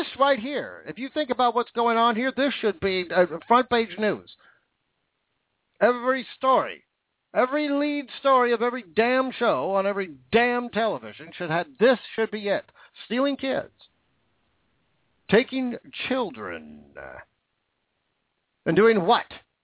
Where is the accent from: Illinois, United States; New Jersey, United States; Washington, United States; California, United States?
Washington, United States; Seattle; I'm from Seattle, and we're the Super Bowl champions